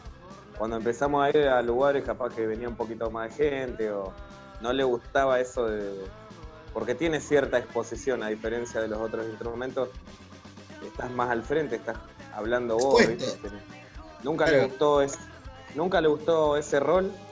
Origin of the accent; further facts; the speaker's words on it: El Bolsón, Río Negro, Argentina; moved away as an adult; now in Florencio Varela, Argentina; yo me vine a los 19 años del Bolsón, el sur de Río Negro. Conocí a los... Sí, muy lindo el lugar. Me crié ahí.